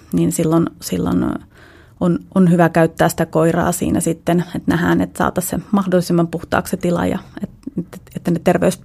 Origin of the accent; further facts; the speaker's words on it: Central Finland, Finland; Talvisin ollaan paljon tuolla Keski-Suomesta, mistä mä oon kotoisin